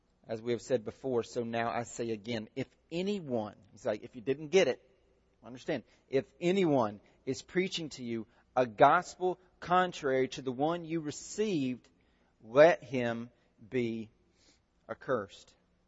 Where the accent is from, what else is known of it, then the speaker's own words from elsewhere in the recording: Southern United States, United States; growing up in the Bible Belt, there's not that many, not as many Mormons live here as they do out west.